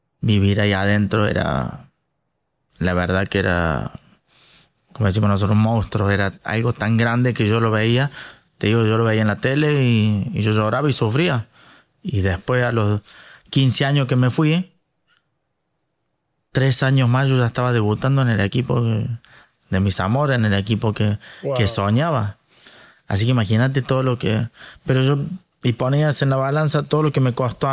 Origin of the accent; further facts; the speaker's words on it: Argentina; yo que soy de Argentina